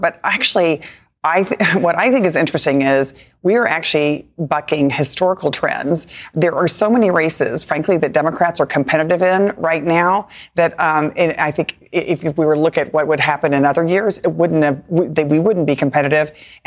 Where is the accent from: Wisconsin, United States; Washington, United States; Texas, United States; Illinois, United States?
Texas, United States; the other thing that's so horrifying about my home state of Texas is that a doctor couldn't even have helped her